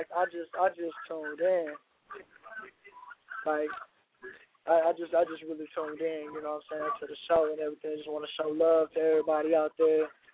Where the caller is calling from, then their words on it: Dallas, Texas, United States; Hey, chilling in D-Town, you know, in Dallas, Texas.